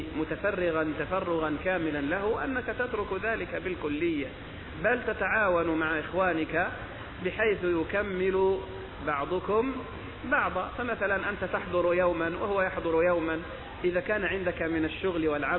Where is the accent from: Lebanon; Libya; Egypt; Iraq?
Egypt; accent: Egyptian; وأظن أننا ما زلنا في لهجتنا في مصر نستخدم